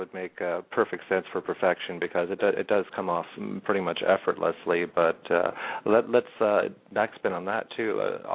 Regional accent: Saskatchewan, Canada; But, yeah, I'm actually from Saskatchewan

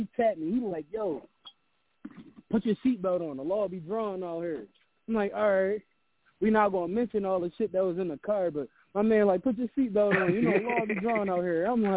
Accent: Philadelphia, Pennsylvania, United States; I'm from Philly for y'all niggas that don't know.

